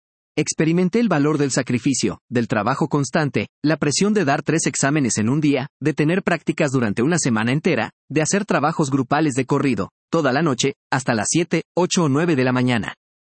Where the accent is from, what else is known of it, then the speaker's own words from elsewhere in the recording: Chalaco, Piura, Peru; Soy de Chalaco, un lugar con preciosos paisajes de la cordillera.